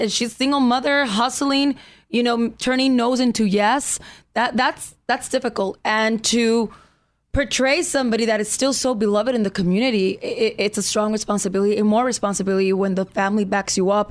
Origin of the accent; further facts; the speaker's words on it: United States; I grew up on the border. So yeah. I'm Mexican and I'm American. I do both things. I speak both languages.